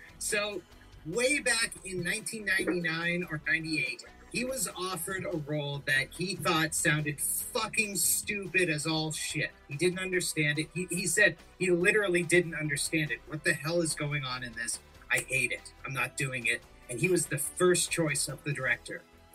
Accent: United Kingdom; I'm British.

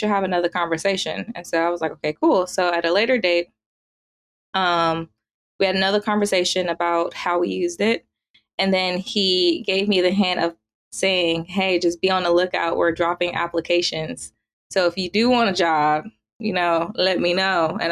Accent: Riverdale, Georgia, United States; So I grew up in Riverdale, so Clayton County in Georgia.

